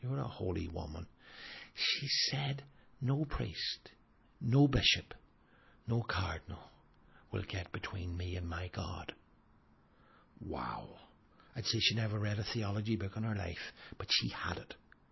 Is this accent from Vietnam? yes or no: no; Belfast, Northern Ireland, United Kingdom; Growing up in Belfast and the Troubles and so on